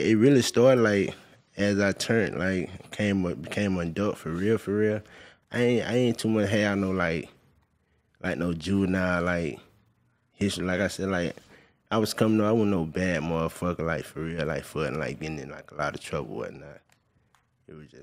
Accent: Pensacola, Florida, United States; Pensacola, Florida.

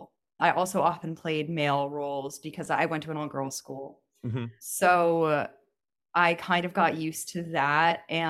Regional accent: New York City, New York, United States; I grew up in New York City. And so I knew that I wanted to be an actor when I was very young

